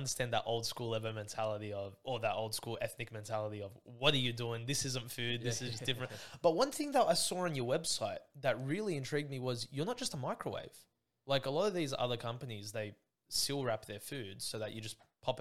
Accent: Greenacre, New South Wales, Australia; also born or lived in Campbelltown; Yeah, I'm a Greenacre boy. Yeah, there you go. We grew up in Campbelltown for a bit as well.

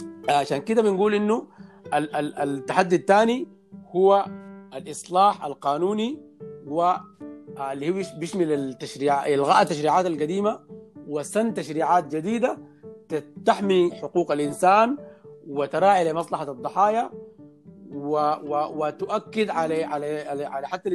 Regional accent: Sudan; زي ما عندنا في السودان حاليا

